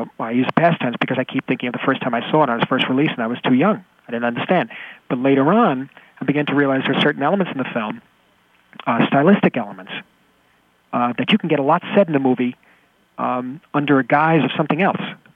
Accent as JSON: {"language": "English", "town": "Manhattan", "region": "New York", "country": "United States", "said": "over the years I realized I come from Manhattan."}